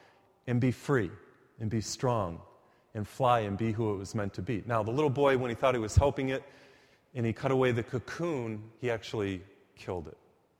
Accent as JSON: {"language": "English", "country": "United States", "tie": "born or raised there", "said": "growing up in America, the United States"}